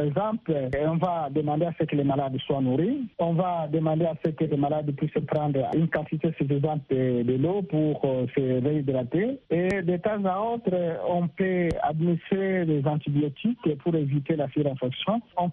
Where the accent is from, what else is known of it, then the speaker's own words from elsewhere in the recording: DR Congo; Mais chez nous, en République démocratique du Congo, le vaccin que nous utilisons